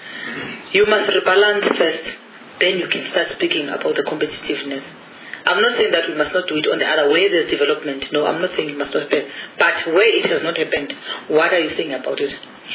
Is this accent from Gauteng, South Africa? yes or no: yes; Soweto, Gauteng, South Africa; I stay in Welcheyevel. Don't visit me. I come from Soweto.